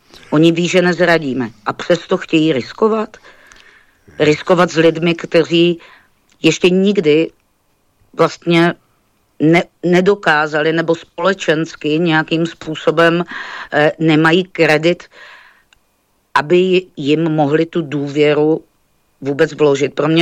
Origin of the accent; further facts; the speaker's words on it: Olomouc, Olomouc Region, Czechia; protože já jsem rodák z Olomouce